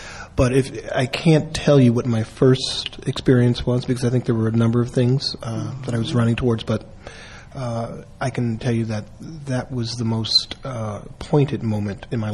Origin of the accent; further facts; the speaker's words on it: Philadelphia, Pennsylvania, United States; there was a program I grew up in North Philadelphia, and at Temple University, which is in our neighborhood